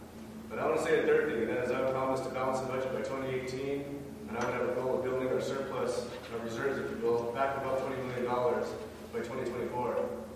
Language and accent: English; Scotland, United Kingdom; I'm a Scot.